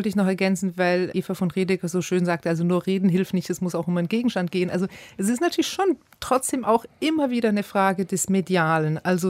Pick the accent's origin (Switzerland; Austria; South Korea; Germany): Switzerland; Ich selber als Schweizerin kenne natürlich diese lange Eingewöhnung ins Direktdemokratische